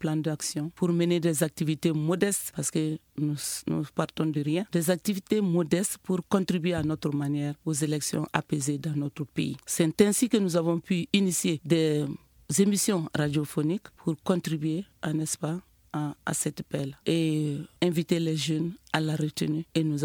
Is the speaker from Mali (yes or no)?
yes; Mali; par rapport à ces élections en vue chez nous au Mali